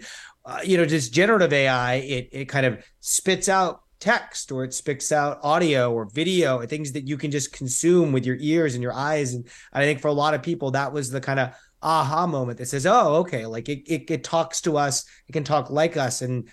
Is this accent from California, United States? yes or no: no; New Mexico, United States; Look, I grew up in New Mexico